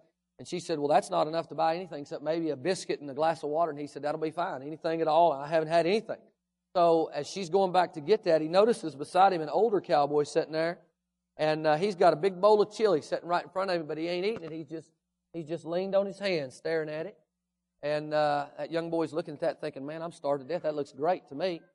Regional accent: Kentucky, United States; You know, where we grew up in Kentucky, you can say about anything.

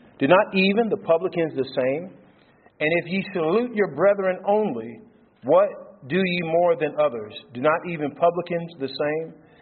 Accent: United States; now in Canada; I'm originally from the United States.

